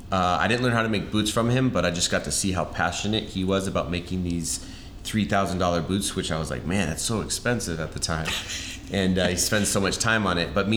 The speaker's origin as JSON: {"language": "English", "town": "Santa Rosa", "region": "California", "country": "United States", "tie": "born or raised there", "said": "So as a kid, I grew up in Santa Rosa, California, small rural town, and there wasn't much coming out of there."}